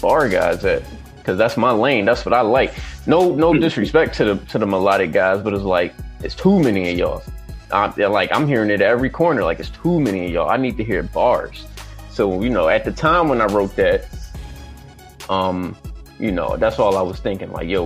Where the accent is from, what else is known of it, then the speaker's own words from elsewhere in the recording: Philadelphia, Pennsylvania, United States; I live in Uptown Philly. I was born in North Philly, family out in West, so you know, I'm a little spread out, but all in all, from Philly, PA, East Side, you know how it is, man.